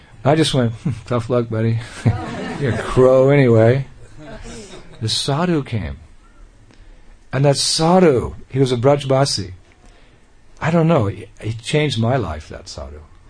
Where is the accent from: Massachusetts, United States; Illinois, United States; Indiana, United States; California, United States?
California, United States; San Francisco; born there; I was born in San Francisco.